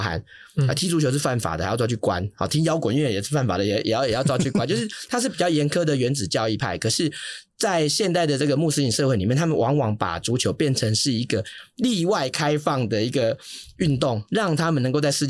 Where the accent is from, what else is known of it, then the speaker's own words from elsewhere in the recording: Taiwan; 那我小时候在台湾嘛，我舅舅家开那个电器行